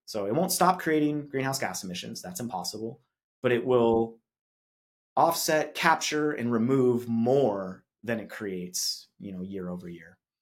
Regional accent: Arizona, United States; I'm from Arizona. Land is cheap in Arizona.

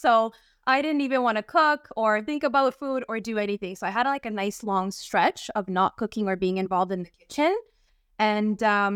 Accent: Bulgaria; also born or lived in Greece; now in Canada; So I was born and raised in Bulgaria, and my family and I lived in Greece for quite some time on an island in Kritis, which is Crete. And shortly after, we came to Canada. Life brought us to Canada as refugees.

